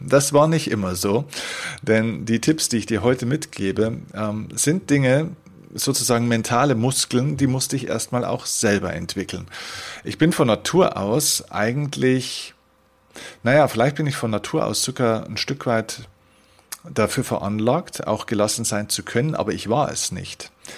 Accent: Bavaria, Germany; die sogenannte Stadezeit, wie man bei uns in Bayern sagt, ja, also die stille Zeit

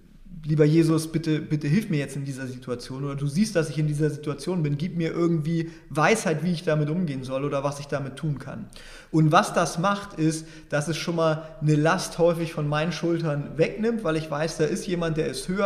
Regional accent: Germany; born there; Ich bin als weißer Mann in Deutschland geboren

